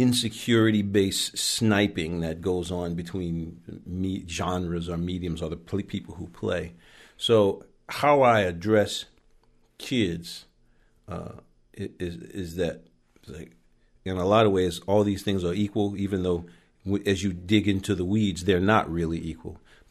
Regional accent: England, United Kingdom; We're very English that way.

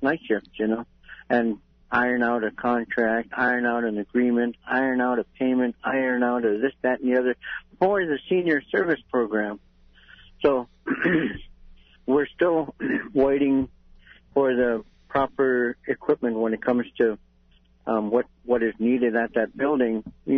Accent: Bethel, Alaska, United States; here in beautiful downtown Bethel. It's my hometown.

